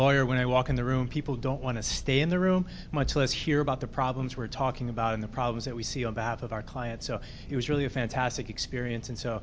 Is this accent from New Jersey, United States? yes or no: no; New York, United States; now in Oakland, United States; But but I am from New York, so I'll try to represent both.